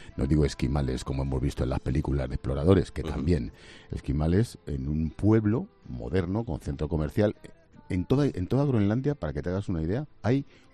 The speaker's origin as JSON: {"language": "Spanish", "town": "Madrid", "region": "Community of Madrid", "country": "Spain", "said": "los que somos de Cuatro Caminos, tío, podemos aguantar lo que haga falta"}